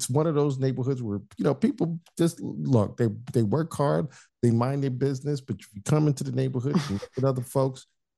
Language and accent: English; United States; like I said, this being a Black man growing up in America, we've had to deal with things like this with police and things of that nature.